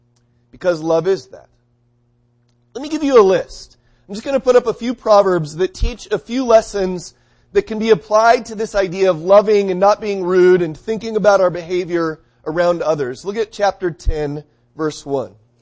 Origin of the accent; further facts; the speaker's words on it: United States; Of course, you know, I'm an American, so I can do what I want.